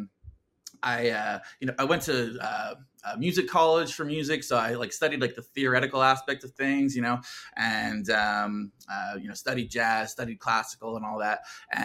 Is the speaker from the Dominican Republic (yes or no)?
no; Dunnville, Ontario, Canada; moved away as an adult; now in Austin, United States; I was born and raised in Dunnville, Ontario, and lived in Ontario my whole life up until a couple of years ago, and I relocated to Austin, Texas